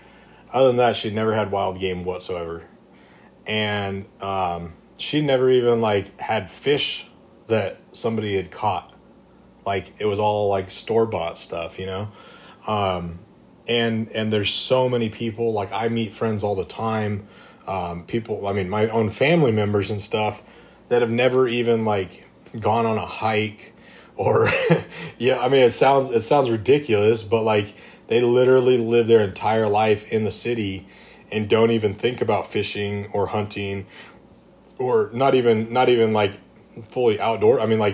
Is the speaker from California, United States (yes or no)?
yes; California, United States; Because I grew up here in California. So, like, what you're talking about, how, like, it's, like, almost frowned upon. That's the whole mentality that I grew up around.